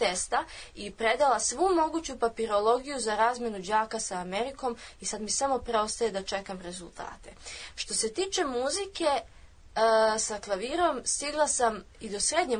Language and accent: Serbian; Belgrade, City of Belgrade, Serbia; born there; Rođena sam u Beogradu 2002. godine, 30. oktobra